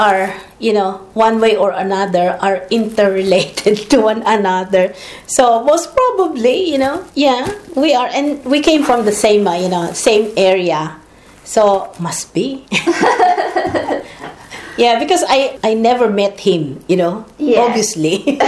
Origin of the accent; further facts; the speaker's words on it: Casiguran, Central Luzon, Philippines; and when I was growing up, I was born in Kasiguran, the home of the Negritos, the Agta or the Dumagat. And when I was growing up, I remember I'm mixing with them all the time.